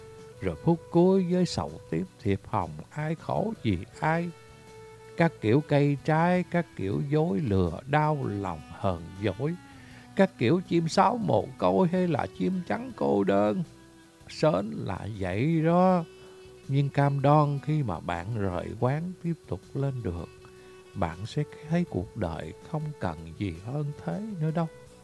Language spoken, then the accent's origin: Vietnamese; Mekong Delta, Vietnam; Quê tôi ở miền Tây, một năm cũng vài lần về Tết nhất để mà dỗ chạp.